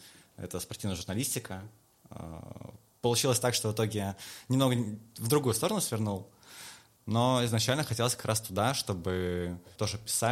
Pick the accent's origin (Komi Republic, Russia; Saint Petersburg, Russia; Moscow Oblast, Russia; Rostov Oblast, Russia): Moscow Oblast, Russia; я сам из Московской области.